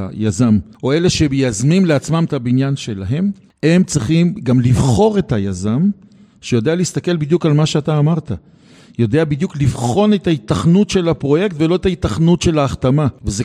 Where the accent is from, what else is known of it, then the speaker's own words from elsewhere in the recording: Jerusalem, Jerusalem District, Israel; אנחנו ירושלמים